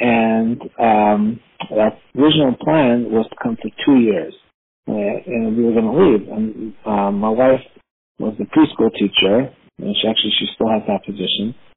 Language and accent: English; Toronto, Ontario, Canada; now in United States; It's funny because I'm originally from Canada. I'm originally from Toronto.